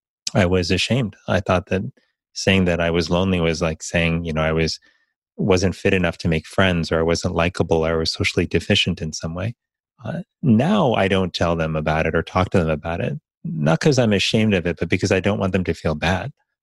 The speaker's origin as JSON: {"language": "English", "town": "Miami", "region": "Florida", "country": "United States", "tie": "born or raised there", "said": "growing up in Miami, Florida, that had a large African-American and Latino population."}